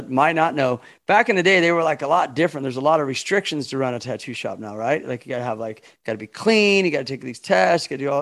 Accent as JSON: {"language": "English", "region": "Missouri", "country": "United States", "said": "I was from Missouri in the States, and I was saying the same thing."}